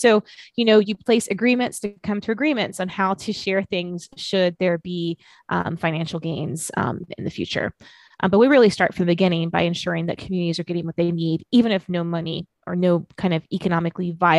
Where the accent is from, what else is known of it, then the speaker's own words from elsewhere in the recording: Florida, United States; I grew up in South Florida in this little rural town, and I spent a lot of time outdoors.